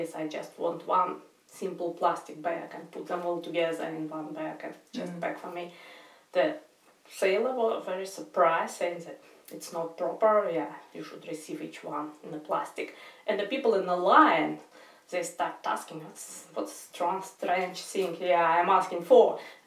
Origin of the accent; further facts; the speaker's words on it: Magadan, Magadan Oblast, Russia; and I'm from Russia. And I live at the moment, I live in the remote city of Magadan on the Pacific coast of Russia.